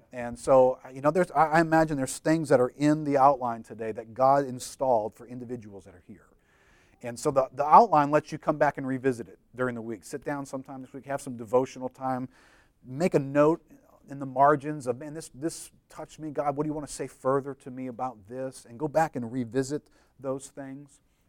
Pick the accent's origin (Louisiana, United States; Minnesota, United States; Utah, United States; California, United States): Louisiana, United States; New Orleans; I'm the senior pastor of a church in New Orleans called Lakeview Christian Center. I grew up in New Orleans.